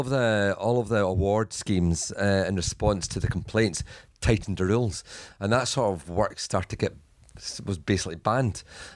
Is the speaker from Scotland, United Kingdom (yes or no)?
yes; Scotland, United Kingdom; Well, I'm a Scottish guy.